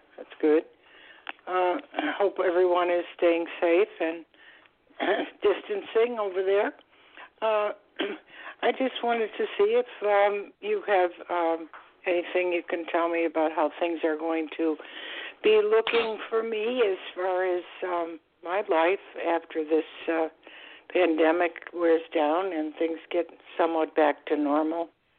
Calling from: Florida, United States; I'm calling from Florida.

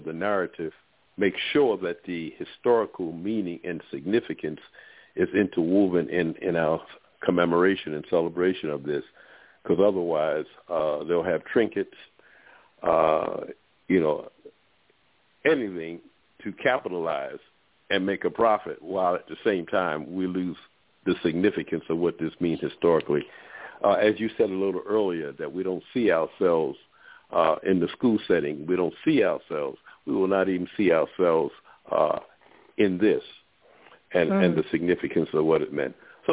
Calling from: Baltimore, Maryland, United States; I'm calling from Baltimore, Maryland.

